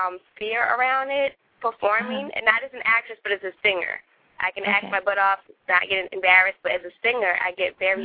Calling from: Augusta, Georgia, United States; I'm calling from Augusta, Georgia.

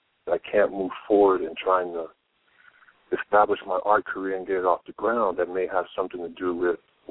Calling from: Queens, New York, United States; I'm calling from Queens, New York.

